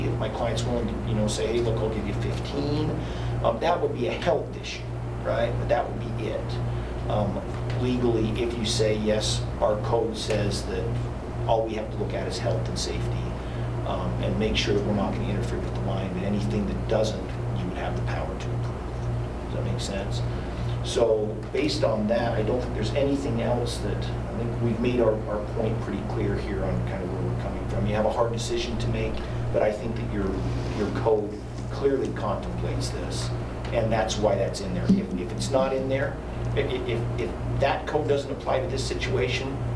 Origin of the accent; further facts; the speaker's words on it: Daniel, United States; I don't know how many subdivisions were existing in Daniel when I grew up in Daniel.